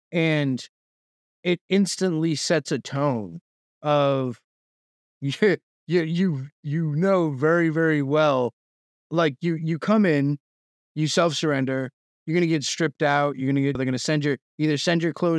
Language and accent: English; Boston, Massachusetts, United States; if I'm from Mass, I'm a Boston guy